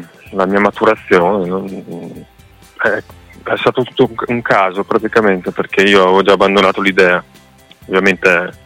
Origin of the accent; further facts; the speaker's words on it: Trentino-Alto Adige, Italy; No, io vengo dal Trentino